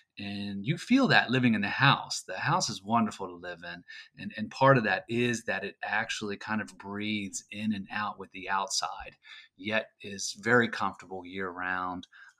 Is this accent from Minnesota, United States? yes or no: no; Frederick, Maryland, United States; I'm from Frederick, Maryland, and I'm living here just north of downtown.